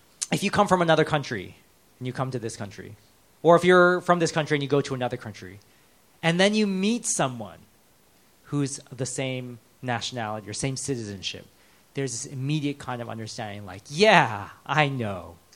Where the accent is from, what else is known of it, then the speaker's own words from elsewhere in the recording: United States; Oh, because I'm from America